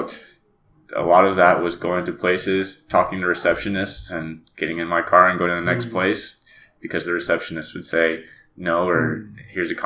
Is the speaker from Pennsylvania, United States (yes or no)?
no; Fort Worth, Texas, United States; So I grew up in North Texas. I was born and raised in Fort Worth.